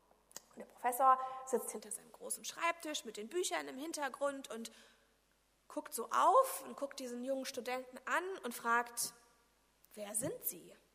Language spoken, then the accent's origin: German; Romania; Ich komme ursprünglich aus Rumänien